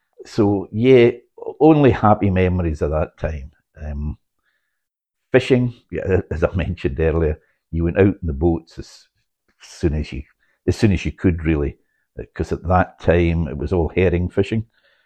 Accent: Carradale, Scotland, United Kingdom; Growing up on the Shore Road in Carradale, we didn't really, strange as it may seem, we didn't really go up to the rest of the village.

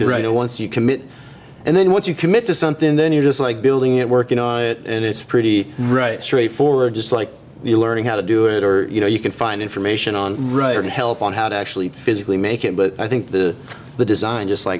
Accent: Montana, United States; Well, I mean, I grew up in Montana.

